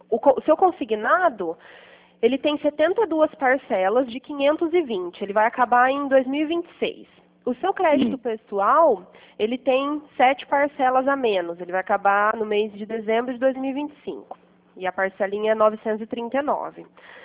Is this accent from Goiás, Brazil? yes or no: no; Pirassununga, São Paulo, Brazil; Eu sou de Pirassununga.